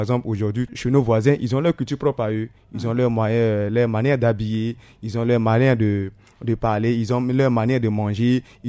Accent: Central African Republic; moi, j'ai fait au moins 28 ans en tant que centrafricain

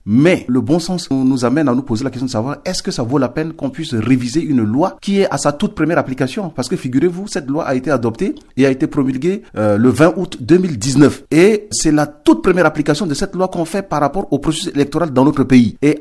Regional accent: Central African Republic; en tant que Centrafricain, on ne peut qu'être consterné

